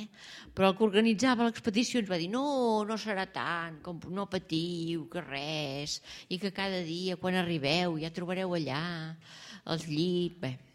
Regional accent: Catalonia, Spain; el Pedraforca és una muntanya que hi ha al Berguedà, que és d'on jo soc.

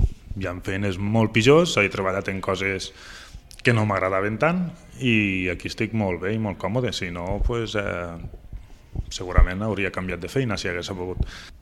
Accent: Flix, Catalonia, Spain; la primera escola meua va ser la del meu poble, la de Flix, perquè jo vaig estar allí a l'escola

